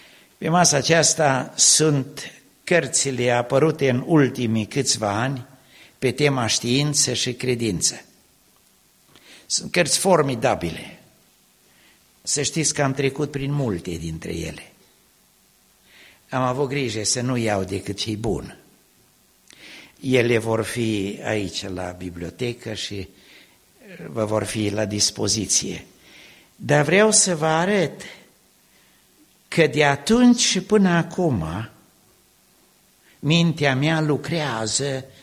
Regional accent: Aiud, Alba County, Romania; Eu sunt de la Aiud

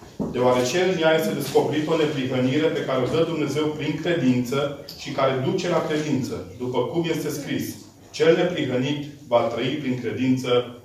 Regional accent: Petroșani, Hunedoara County, Romania; mă plimbam prin Petroșani, orașul de unde sunt eu.

